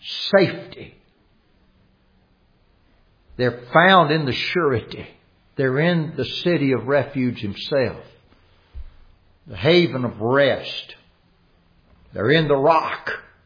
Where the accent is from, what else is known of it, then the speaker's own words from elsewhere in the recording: Louisiana, United States; Man, I grew up in Louisiana. My dad was from Mississippi. Was sort of from the South.